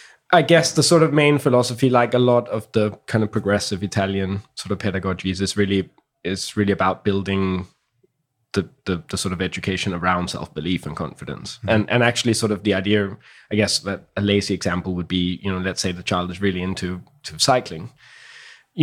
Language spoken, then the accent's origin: English; Copenhagen, Capital Region of Denmark, Denmark; I grew up in Copenhagen.